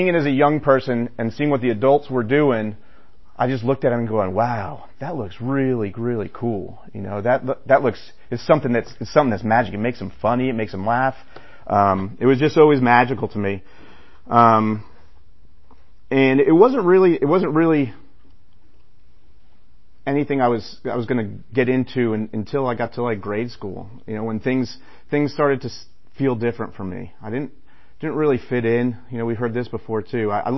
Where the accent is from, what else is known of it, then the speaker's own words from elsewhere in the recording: Northeast, United States; Like I said, I grew up Irish Catholic in the Northeast.